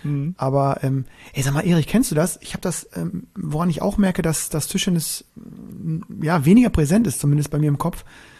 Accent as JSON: {"language": "German", "region": "Northern Germany", "country": "Germany", "said": "auch als Norddeutscher"}